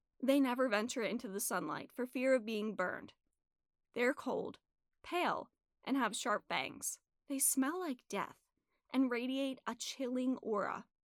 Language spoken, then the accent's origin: English; Rhode Island, United States; Growing up in Rhode Island, I'd often heard stories of spooky occurrences involving monsters with fangs and an appetite for blood.